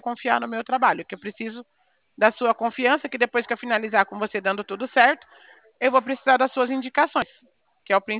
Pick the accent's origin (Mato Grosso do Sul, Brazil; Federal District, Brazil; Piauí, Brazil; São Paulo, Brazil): São Paulo, Brazil; Bebedouro; eu sou de Bebedouro, tá? Interior de São Paulo, aqui pertinho de Barreto.